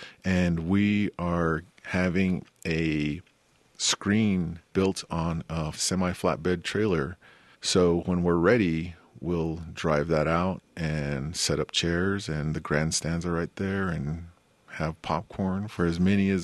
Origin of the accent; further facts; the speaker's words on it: Navajo Nation, United States; because I'm not fluent in Navajo. I grew up on the Navajo Nation, around the Navajo language. Both of my parents speak Navajo, yet I don't.